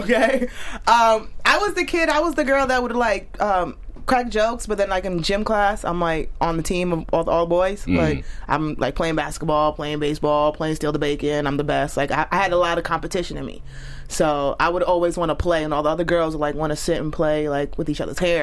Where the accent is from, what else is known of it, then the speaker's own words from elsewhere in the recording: New York, United States; Growing up in New York, it was so diverse.